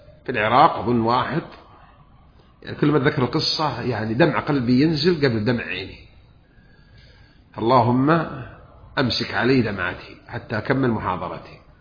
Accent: Jeddah, Makkah Province, Saudi Arabia; born there; طبعا أنا أعرف لغة الحجاز وأنا من أنا حجازي، أنا مولود بجدة

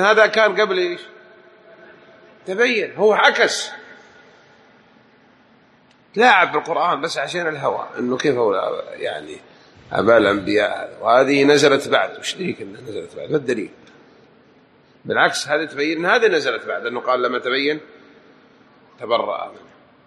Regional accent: Saudi Arabia; عندنا بالسعودية

